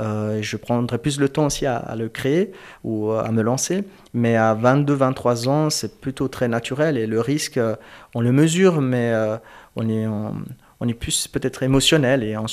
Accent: Germany; French is a second language; also born or lived in Switzerland; Je suis d'origine turque et kurde. J'ai grandi en Allemagne et j'ai fait ma scolarité ici en Suisse.

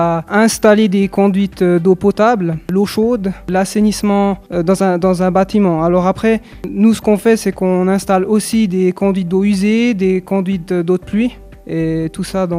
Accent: Biel/Bienne, Bern, Switzerland; j'ai 26 ans et je suis de Bienne.

